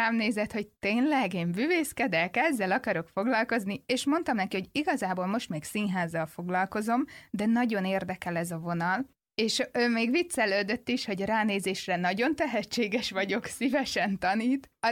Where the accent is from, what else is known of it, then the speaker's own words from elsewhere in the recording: Ravazd, Győr-Moson-Sopron, Hungary; Egy kicsi faluban nőttem fel, Pannonhalma mellett Ravaszdon